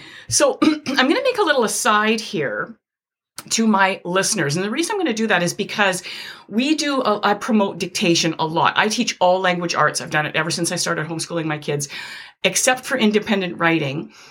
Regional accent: Canada; I'm Canadian.

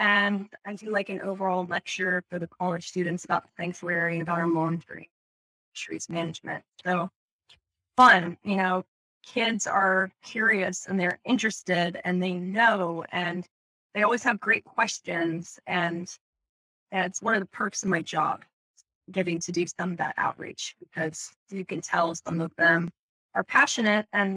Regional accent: Ohio, United States; Growing up in Ohio, we had a sea world in Ohio.

